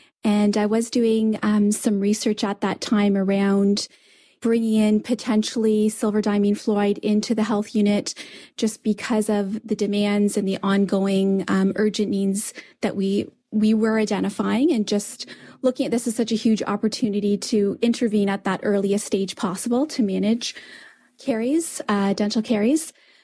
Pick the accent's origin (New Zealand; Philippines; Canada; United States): Canada; Ontario; I'm actually from Canada, Ontario, just north of Toronto.